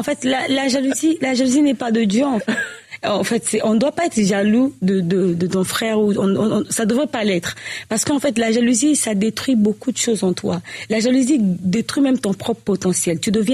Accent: Republic of the Congo; parce que nous, on vient du Congo-Brazzaville. Mm-hmm. Pas du Congo-Kinshasa, du Congo-Brazzaville.

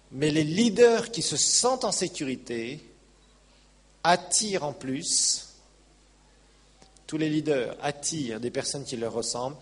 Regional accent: France; j'ai été élevé en France

